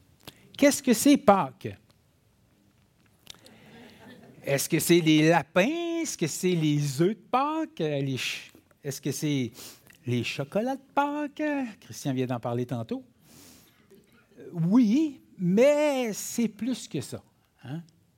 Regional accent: Sept-Îles, Quebec, Canada; moved away as an adult; also born or lived in Port-Cartier; now in Trois-Rivières, Canada; On est de la Côte-Nord, on est de Sept-Îles originairement, mais on a vécu les dernières 23 ans à Port-Cartier. Puis, on a déménagé au centre-ville de Trois-Rivières en juillet 2022

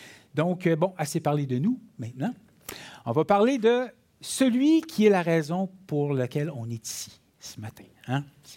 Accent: Sept-Îles, Quebec, Canada; moved away as an adult; also born or lived in Port-Cartier; now in Trois-Rivières, Canada; On est de la Côte-Nord, on est de Sept-Îles originairement, mais on a vécu les dernières 23 ans à Port-Cartier. Puis, on a déménagé au centre-ville de Trois-Rivières en juillet 2022

